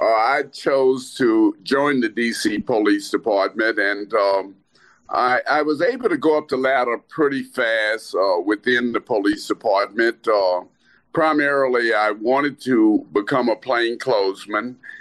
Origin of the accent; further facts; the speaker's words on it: Lake Charles, Louisiana, United States; I grew up in Lake Charles, Louisiana.